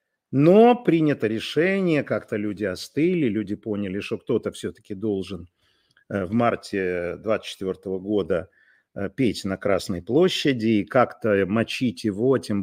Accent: Ukraine; зная, что я из Украины

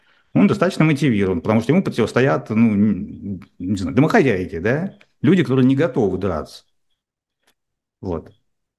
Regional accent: Moscow, Russia; Я вот как москвич, я питерских недолюблю

